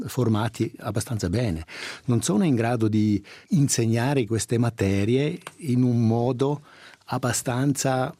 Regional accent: Davos, Graubünden, Switzerland; Io sono da Davos e anche noi abbiamo, diciamo, una grande quantità di stranieri con la provenienza di Portogallo.

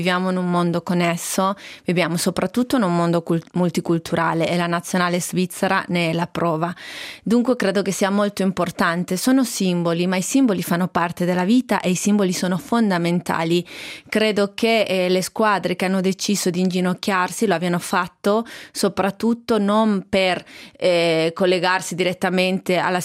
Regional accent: Chile; now in Italy; Sì, è vero che nel mio paese d'origine, il Cile, ha vinto due Coppe Americhe una dopo l'altra ed effettivamente c'è sempre questa rivalità con l'Argentina.

